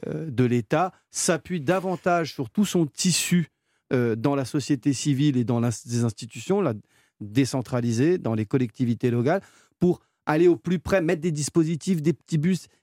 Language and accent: French; Île-de-France, France; je connais le Val d'Oise, moi, je suis moi-même de Seine-et-Marne